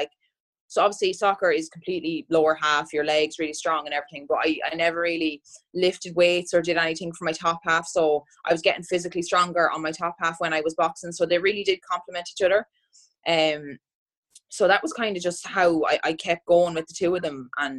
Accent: Ireland; And obviously being Irish and stuff, I felt like there was more of a connection there.

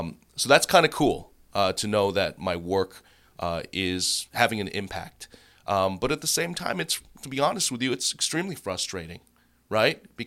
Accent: Boston, Massachusetts, United States; now in Seattle, United States; multiple top 10 media markets like Chicago, Minneapolis, my hometown of Boston, and now Seattle.

